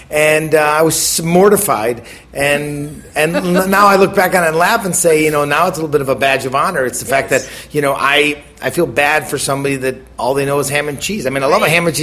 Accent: Milwaukee, Wisconsin, United States; So I grew up in Milwaukee, and I needed money to take girls out on dates

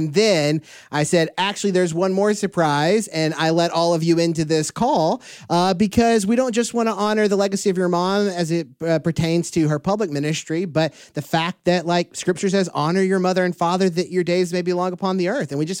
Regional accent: Houston, Texas, United States; Houston, I grew up around Houston, Claire.

